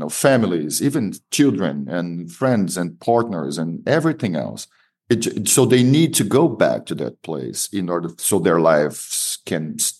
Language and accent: English; Salvador, Bahia, Brazil; Most of my friends are journalists in my hometown, Salvador, and other parts of Brazil.